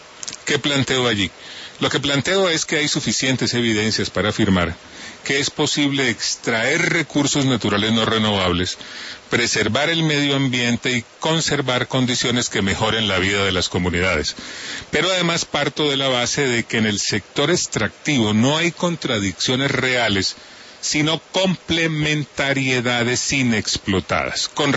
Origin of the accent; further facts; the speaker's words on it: Colombia; como un colombiano de bien